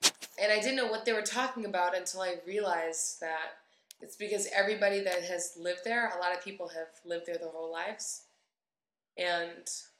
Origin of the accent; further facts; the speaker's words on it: Massachusetts, United States; So, when I got to college, so I'm from Western Massachusetts, and...